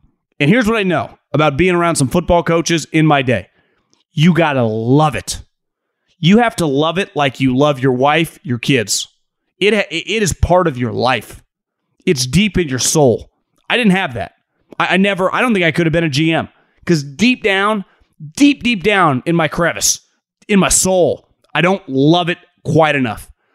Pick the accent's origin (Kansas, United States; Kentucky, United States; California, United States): California, United States; Winters; I'm from Winters, California. It's like 10-minute drive from Davis.